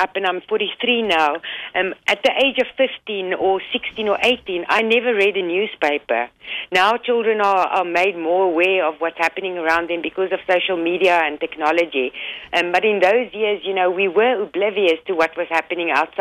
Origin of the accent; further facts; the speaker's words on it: South Africa; Growing up in South Africa, we never questioned our own belief system.